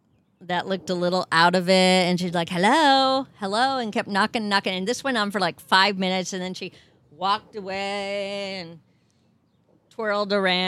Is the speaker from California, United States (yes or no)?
no; Iowa, United States; I grew up in Hobunk, Iowa.